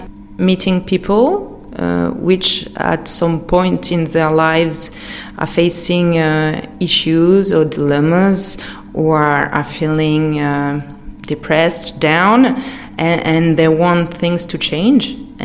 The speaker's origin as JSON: {"language": "English", "town": "Saint-Brieuc", "region": "Brittany", "country": "France", "tie": "born or raised there", "accent": "American", "second_language": "English", "moved": "as an adult", "said": "I was raised in Saint-Brieuc. And then afterwards, I went to the US to study. And that's where I learned American English."}